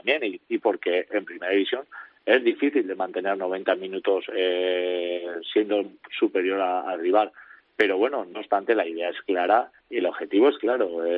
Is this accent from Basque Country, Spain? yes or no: yes; Orio, Basque Country, Spain; yo soy de Orio, soy de La Real